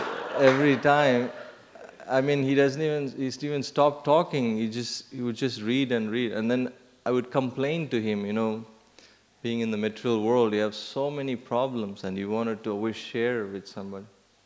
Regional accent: Tamil Nadu, India; moved away as an adult; also born or lived in New Zealand; I'm originally from South India, Tamil Nadu. I moved to New Zealand and I was studying there.

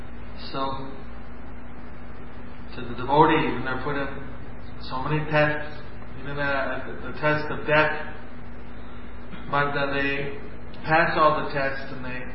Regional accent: Wisconsin, United States; born there; also born or lived in Rhode Island; I was born in Wisconsin, so ISKCON is there. Wisconsin.

